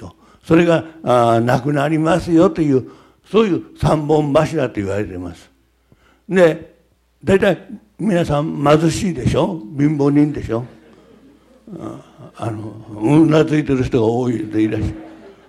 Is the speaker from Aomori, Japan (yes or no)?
no; Osaka, Japan; born there; moved away as an adult; now in Tokyo, Japan; 私大阪生まれで、まあ18の時に東京行ったままずっと東京で生活してます。